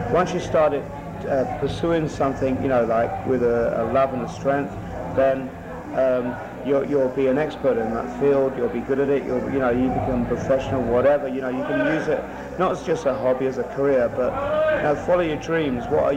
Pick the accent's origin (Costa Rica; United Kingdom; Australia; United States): United Kingdom; England; I'm an Englishman, but England exploits Scotland and Wales and Ireland, of course.